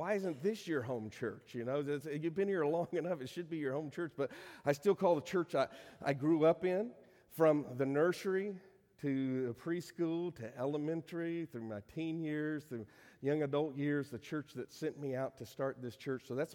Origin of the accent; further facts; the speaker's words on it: Virginia, United States; I lived in Northern Virginia. I grew up in Fairfax County, moved to Lorton, so I was still in Fairfax County.